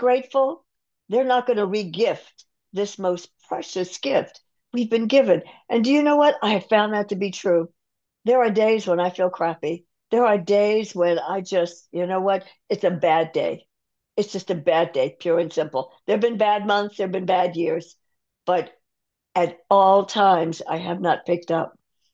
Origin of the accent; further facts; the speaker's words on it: Atlanta, Georgia, United States; born there; I knew about God because I was born in the South. I was born in Atlanta. And I was born during a time when Black men were being lynched openly in the 1950s.